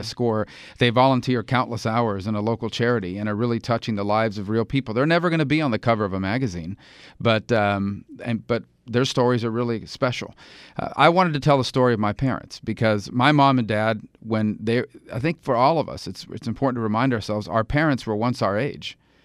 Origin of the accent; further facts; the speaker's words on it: United States; born there; the sacrifices and the hard work that they made when they came to this country, and a decade later when I was born in this country, and the experiences that we had there.